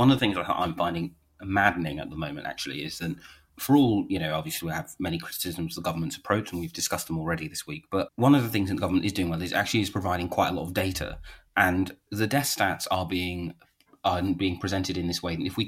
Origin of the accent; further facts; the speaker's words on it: London, United Kingdom; only in the same sense I see myself as a Londoner, right?